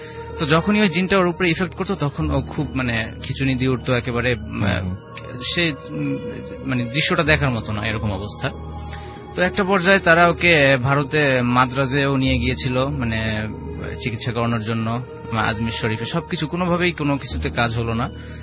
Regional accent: Khulna, Khulna Division, Bangladesh; now in Dhaka, Bangladesh; খুলনা থেকে আসছি, বর্তমানে ঢাকাতেই থাকি।

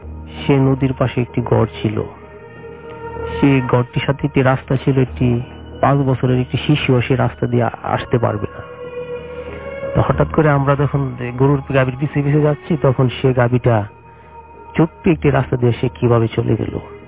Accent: Kishoreganj, Dhaka Division, Bangladesh; আমি কিশোরগঞ্জ থেকে আসছি, আমাদের নিকলি উপজেলা সাতিরচর গ্রাম থেকে।

